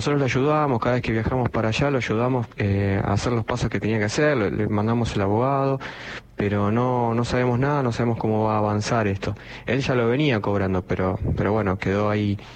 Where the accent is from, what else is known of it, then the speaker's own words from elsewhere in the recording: Quilmes, Buenos Aires Province, Argentina; soy de acá de Quilmes.